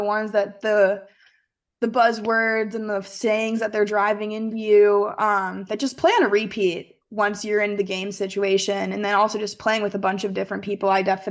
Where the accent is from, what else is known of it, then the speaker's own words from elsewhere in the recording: Northville, Michigan, United States; Well, I'm quote unquote from Northville. My mom went here, so I've always been a Michigan fan.